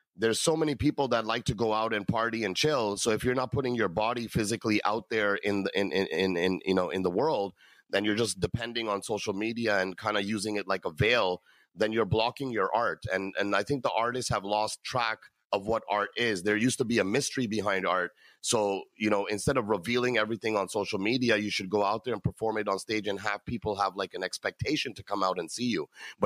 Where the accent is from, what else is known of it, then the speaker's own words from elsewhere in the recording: Canada; now in India; So I'm a Canadian citizen that's actually moving to India to give a, you know, a better situation for my family and my life.